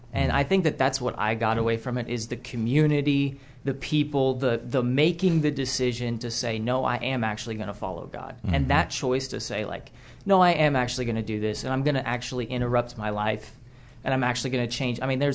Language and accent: English; Broken Arrow, Oklahoma, United States; I grew up here in Broken Arrow, ready to graduate from Oklahoma State University.